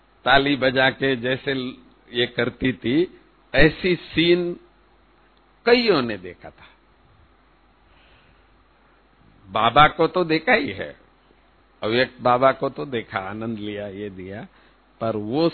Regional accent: South India, India; मैं साउथ से हूं

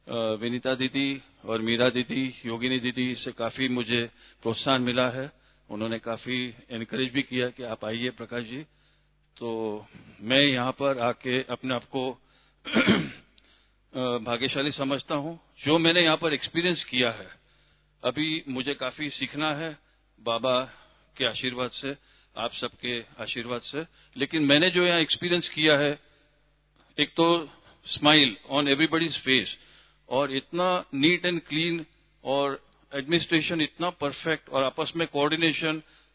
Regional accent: Mumbai, Maharashtra, India; खार बंबई से आया हूं

